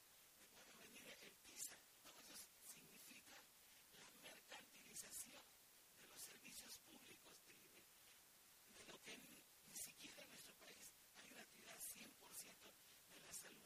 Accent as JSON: {"language": "Spanish", "country": "Peru", "said": "nosotros como peruanos y peruanas sabemos de que este tema de los recursos naturales"}